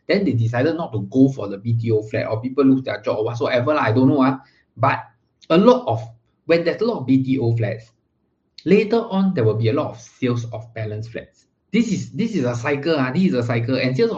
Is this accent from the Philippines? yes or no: no; Singapore; But I feel that as a Singaporean, we have to learn to ride the wave together with the government.